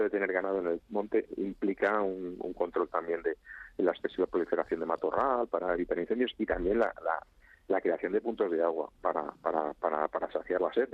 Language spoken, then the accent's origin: Spanish; Community of Madrid, Spain; Somos muchos madrileños demandando espacios y lugares.